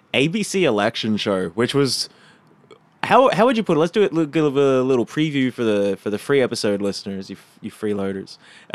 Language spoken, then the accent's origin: English; Canberra, Australian Capital Territory, Australia; We're from Canberra.